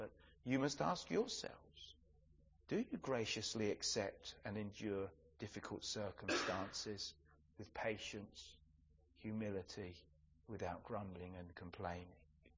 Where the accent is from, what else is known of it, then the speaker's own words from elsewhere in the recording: England, United Kingdom; That would just be too much for us as English people. We're not too in tune with our emotions